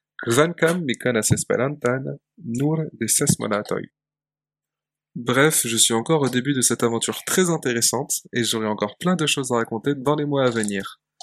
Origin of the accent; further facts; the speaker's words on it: France; on vient tous les deux de France, donc il nous arrive de parler français entre nous.